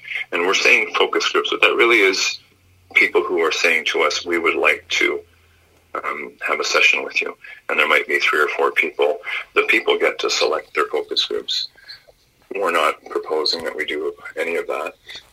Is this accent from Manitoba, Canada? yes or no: yes; Flin Flon, Manitoba, Canada; I got a soft spot in my heart for my hometown.